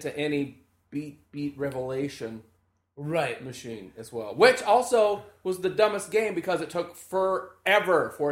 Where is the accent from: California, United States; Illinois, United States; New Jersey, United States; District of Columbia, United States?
District of Columbia, United States; Washington; also born or lived in Kansas City; I was born in Kansas City, but grew up in the District of Columbia.